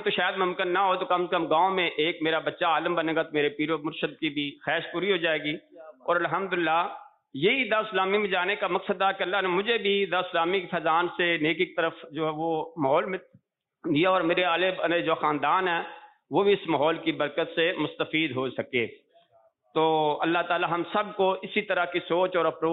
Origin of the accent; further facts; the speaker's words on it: Punjab, Pakistan; now in Rawalpindi, Pakistan; district منڈی بہو دین کا ایک چھوٹا سا گاؤں انی چک تھابل بیسک میرا وہاں سے تعلق ہے اور یہاں راولپنڈی پنڈوڑا سے میں بطور سلسلہ اپنی جاب کے یہاں پہ کام کر رہا ہوں